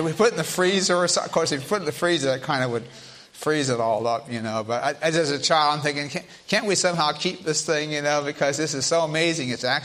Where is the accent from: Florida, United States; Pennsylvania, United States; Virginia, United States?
Florida, United States; Miami; And I grew up in, not only in Florida, I grew up in Miami, okay. For those, that's the very bottom of the state.